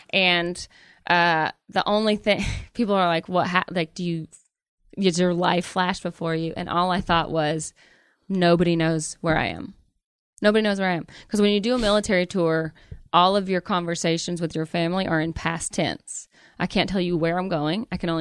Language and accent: English; Calhoun, United States; So I was like looking for the guys from my hometown, from the 137th Brigade, I think they were, from Calhoun.